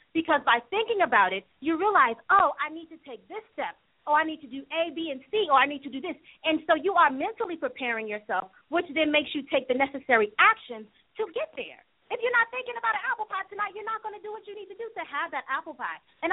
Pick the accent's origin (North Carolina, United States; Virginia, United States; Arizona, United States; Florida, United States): Florida, United States; Hello, Robert. … I am from Florida.